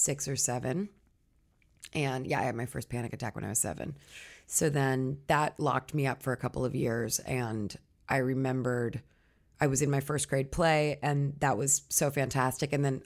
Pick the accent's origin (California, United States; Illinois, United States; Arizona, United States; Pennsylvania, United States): Arizona, United States; Scottsdale; born there; I was born in Scottsdale, Arizona, which is a suburb of Phoenix.